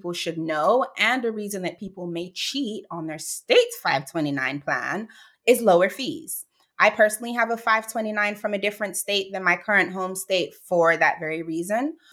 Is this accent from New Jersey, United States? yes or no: no; Florida, United States; I recently opened a second one in my home state, Florida